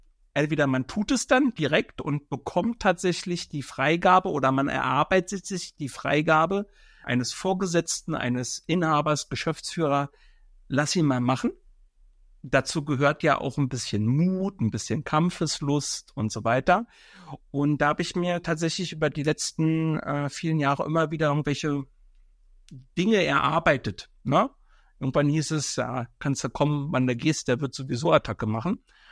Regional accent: Berlin, Germany; now in Schönefeld, Germany; Und dort in der Nähe bin ich beheimatet. Seit 2014. Vorher bin ich in Berlin aufgewachsen. Wir sind Brandenburger geworden.

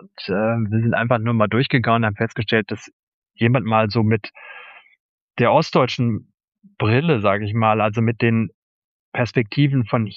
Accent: West Germany, Germany; born there; einen gebürtigen Westdeutschen, der in Teilen ostsozialisiert ist, nämlich mich

